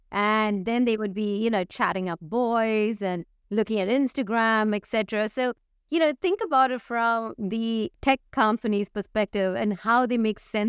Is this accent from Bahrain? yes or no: no; India; moved away as an adult; also born or lived in United States; now in Netherlands; I'm like a middle class, urban, you know, woman who grew up in India but left and went to the US to blah, blah, blah, right? And now I'm in the Netherlands.